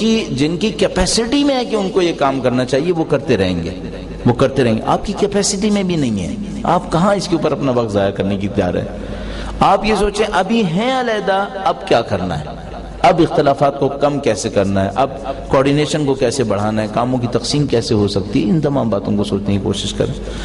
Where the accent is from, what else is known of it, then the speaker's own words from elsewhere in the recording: Karachi, Sindh, Pakistan; sorry میں کراچی والا ہوں، چائے بہت پیتے ہیں نا